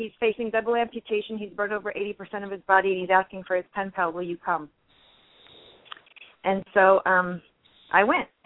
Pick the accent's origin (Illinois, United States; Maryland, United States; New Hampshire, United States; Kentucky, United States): Illinois, United States; Palatine; also born or lived in Minnesota; now in California, United States; and I grew up in Palatine. I was born in Minnesota, and then we went back to the Chicago area, and I lived in Palatine before we came to California.